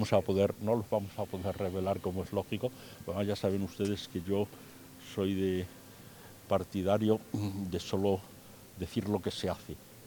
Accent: Spain; Somos lo mismo, somos españoles

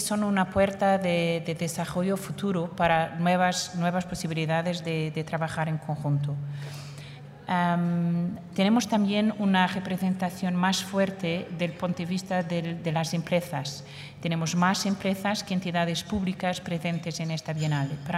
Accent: Portugal; first language Portuguese; Spanish is a second language; Yo soy portuguesa, hablo portugués, que voy a intentar de hablar lo que nosotros llamamos portuñol

